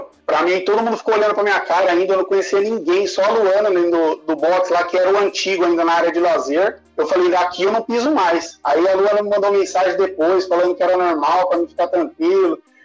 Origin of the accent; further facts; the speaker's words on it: São Paulo, Brazil; Ah, eu sou nascido e criado em São Paulo, né? Na periferia de São Paulo, na Zona Leste, lá em Itaquera. Então, eu sempre fui criado na rua, cara.